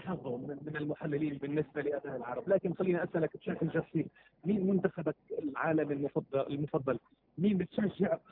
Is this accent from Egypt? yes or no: no; Palestine; ونحن كفلسطينيين أيضا نفتخر بهذا الإنجاز الكبير